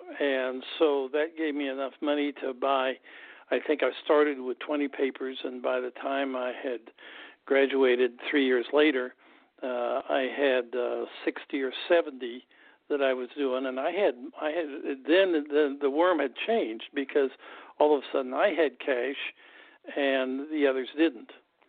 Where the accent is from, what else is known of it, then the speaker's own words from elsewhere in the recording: Kansas, United States; First of all, I was from Kansas, and they didn't have anybody from Kansas or in the Midwest, so that they wanted that.